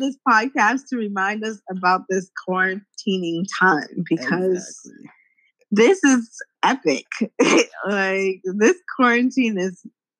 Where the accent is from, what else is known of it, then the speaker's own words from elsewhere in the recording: Massachusetts, United States; We're from Massachusetts, so, you know, went to college together.